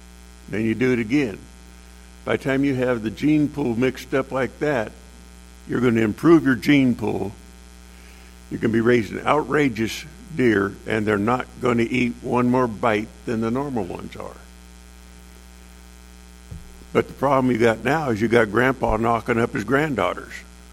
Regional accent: Ephrata, Washington, United States; born there; All right, ladies and gentlemen, I was born in Ephrata.

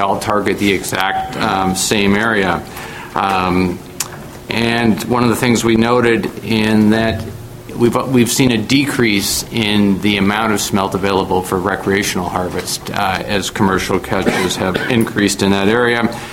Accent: Camano Island, Washington, United States; I'm from Camino Island, a member of the Snow King chapter of Puget Sound Anglers.

